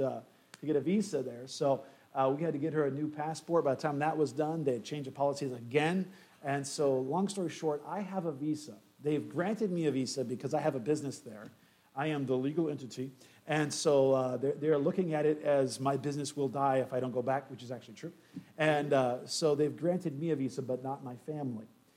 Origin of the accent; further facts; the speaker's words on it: West Coast, United States; And so I'm from the West Coast. I'm a West Coast guy, and I'm sorry.